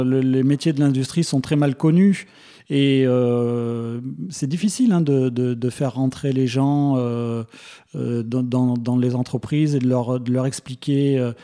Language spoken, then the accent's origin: French; Bertignat, Auvergne-Rhône-Alpes, France; On a grandi à Bertignat.